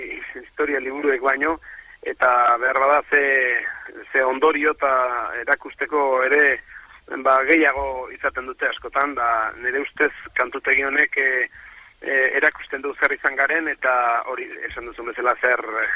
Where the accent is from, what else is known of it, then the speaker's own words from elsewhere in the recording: Lasarte-Oria, Basque Country, Spain; Lasarte arra naiz, hemen bertan jaiua gaina, eta niretzat nire herrian disko aurkeztea